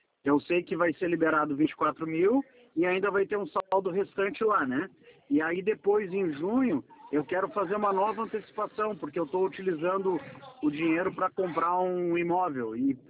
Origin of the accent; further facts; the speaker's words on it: Porto Alegre, Rio Grande do Sul, Brazil; born there; É Porto Alegre.